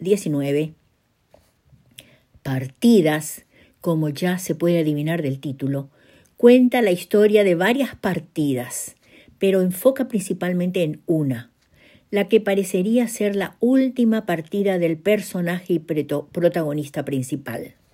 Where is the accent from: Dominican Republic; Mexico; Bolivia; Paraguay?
Paraguay; now in Bedford, United States; nuevamente llego hasta ustedes desde Bedford, Massachusetts, con otro cuento de la producción narrativa de mi país natal, Xeretamí, Paraguay, corazón de América del Sur.